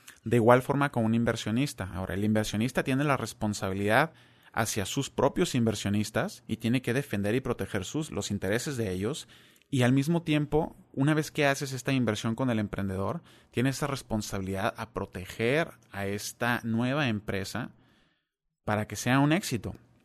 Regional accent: Mexico; soy de México, entiendo muy bien Latinoamérica, pero también trabajé un tiempo en Europa

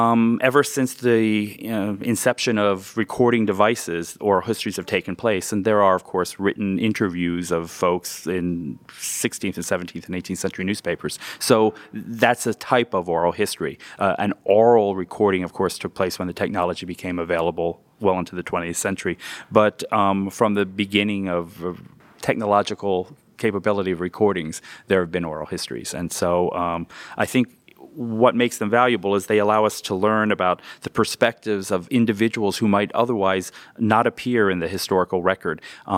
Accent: Pennsylvania, United States; So after a long career, I decided to come back to my hometown, make a contribution to the history of the folks that I grew up with. My dad worked at Edgar Thompson. My grandfather worked in the mills at Rankin, and this is home base for me.

